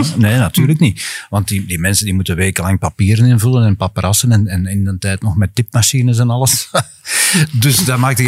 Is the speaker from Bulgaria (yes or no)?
no; Turnhout, Flanders, Belgium; Ik ben zelf van Turnhout. Enfin, tenminste, ik ben geboren in Turnhout.